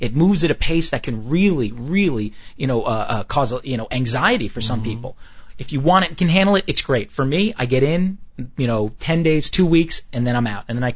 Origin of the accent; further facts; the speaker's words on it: New York, United States; I'm a Catholic guy, but I grew up in New York in a Jewish neighborhood. I'm actually more Jewish than some Jews.